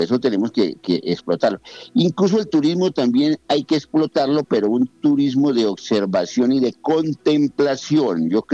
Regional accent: Guaviare, Colombia; poder estar en contacto con mi tierra, con el departamento del Guaviare, que quiero mucho

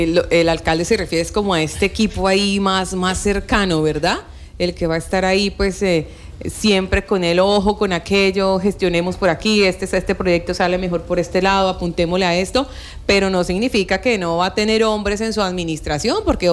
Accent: Guaviare, Colombia; nosotros no estamos por allá tan lejos y somos un municipio del Guaviare y no estamos en el cajón del olvido.

